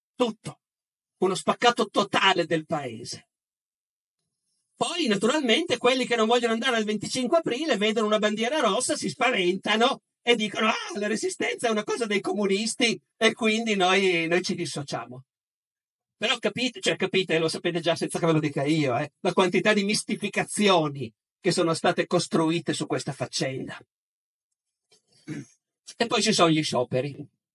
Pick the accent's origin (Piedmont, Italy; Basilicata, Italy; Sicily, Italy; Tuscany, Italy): Piedmont, Italy; Conosco meglio quella delle mie parti in Piemonte.